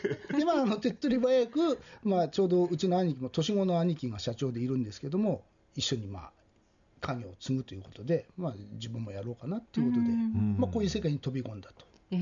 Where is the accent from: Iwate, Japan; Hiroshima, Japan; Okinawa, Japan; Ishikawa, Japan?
Ishikawa, Japan; Kanazawa; 私はですね、はい、金沢生まれの金沢市の阿波ヶ崎町っていうところで、うん、生まれたのは金沢聖霊病院っていう病院なんですけど、阿波ヶ崎保育園から阿波ヶ崎小学校、そして浅野川中学校、そしてこの近くの県立工